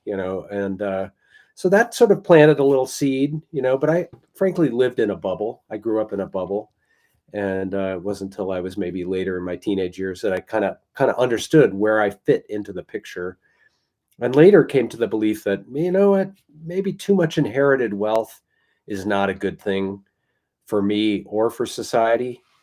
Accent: Wisconsin, United States; born there; Yeah, I was born in Wisconsin. I'm the great-grandson of the meatpacker

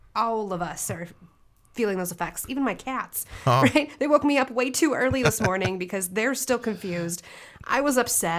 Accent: Chicago, Illinois, United States; I'm from Chicago.

